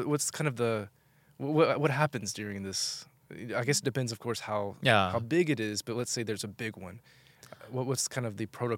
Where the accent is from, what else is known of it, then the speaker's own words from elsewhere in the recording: the South, United States; So for me, I was growing up in the South in America.